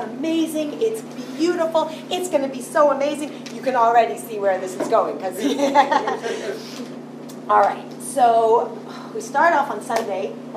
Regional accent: Memphis, Tennessee, United States; I'm from Memphis, and I don't know if any of you know him.

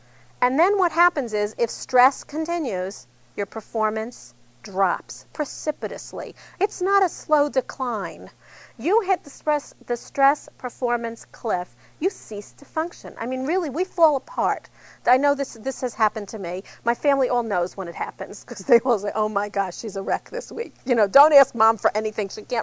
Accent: New York, United States; But I'm from New York. There are things one does not do in New York, like you do not go to the bank on lunch hour.

